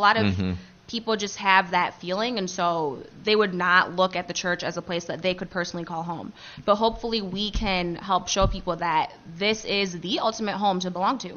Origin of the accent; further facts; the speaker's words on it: United States; I'm African, but I'm American. I'm American, but my parents are immigrants, so I'm African, you know?